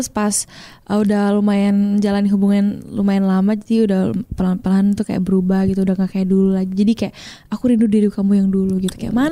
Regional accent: Bali, Indonesia; Iya, di kampung halaman aku.

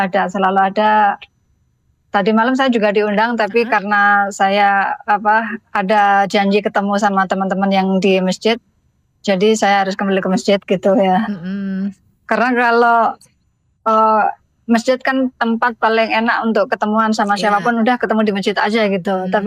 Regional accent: Malang, East Java, Indonesia; now in Hong Kong; Saya asli Malang, Pindad.

